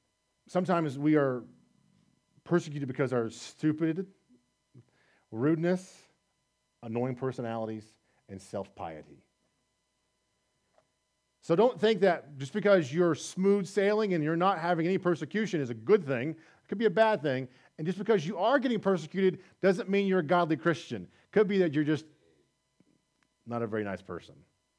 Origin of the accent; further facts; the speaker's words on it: United States; born there; I was born in America. By God's sovereign grace, I was born in a Christian home, in a Christian time